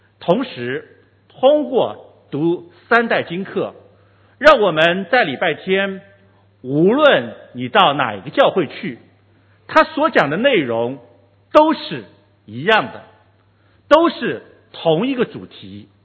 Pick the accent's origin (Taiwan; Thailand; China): China; 这类似于我们中国人很多人的名字会是一样的